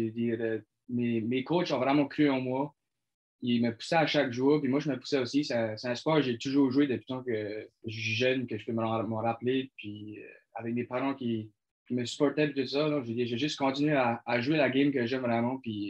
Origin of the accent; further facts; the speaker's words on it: Saint-Charles, New Brunswick, Canada; Je viens du Nouveau-Brunswick à Saint-Charles. C'est vraiment une petite ville, je veux dire. Il n'y a pas grand monde qui habite là.